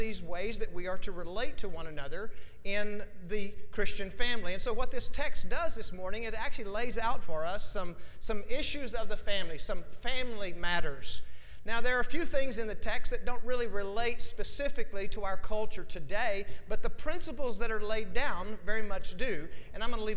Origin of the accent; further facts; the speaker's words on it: Texas, United States; a guy that I went to school with in my hometown in West Texas lived in Stephenville at the time